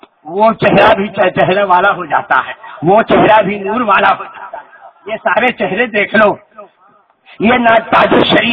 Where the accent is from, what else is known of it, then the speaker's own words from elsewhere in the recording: India; پہلے ہم ہندوستانی ہیں لیکن ہندوستانی ہم ہندوستانی ہیں